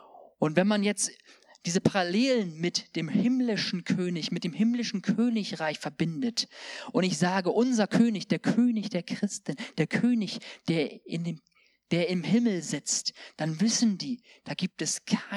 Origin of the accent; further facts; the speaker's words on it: Eswatini; Bei uns in Swasiland ist es zum Beispiel so, wir haben eine sehr, sehr große Armutsschicht.